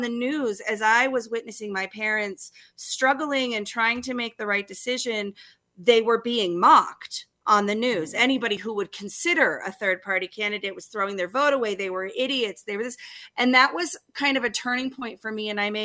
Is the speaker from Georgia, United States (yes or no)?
yes; Atlanta, Georgia, United States; also born or lived in Utah / Colorado; I grew up in Atlanta, but I went to boarding school in Utah and then to college in Colorado.